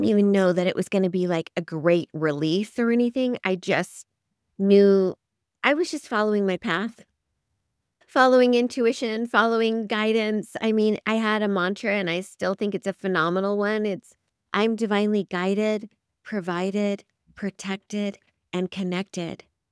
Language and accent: English; Colorado, United States; I grew up in Colorado.